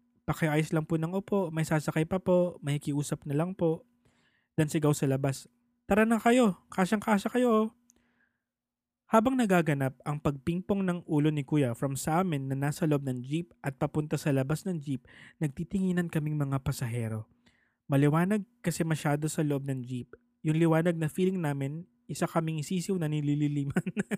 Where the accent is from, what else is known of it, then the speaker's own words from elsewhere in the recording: Laguna, Philippines; sasakay ako ng jeep biyahing Siniloan or Paete para dadaan sa bayan namin